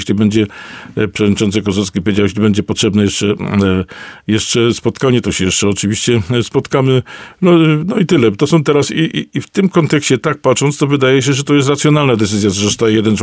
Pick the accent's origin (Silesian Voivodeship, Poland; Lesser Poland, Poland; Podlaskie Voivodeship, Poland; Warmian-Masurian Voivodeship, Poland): Lesser Poland, Poland; Myślenice; nie wyobrażam sobie sytuacji jako myśleniczanie rodowity, że Wisełki nie będzie w Myślenicach